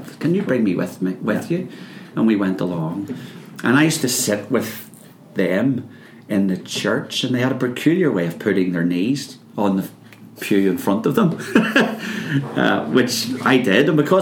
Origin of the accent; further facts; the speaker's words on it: Belfast, Northern Ireland, United Kingdom; I grew up in a working class home in North Belfast. It was just a typical working class environment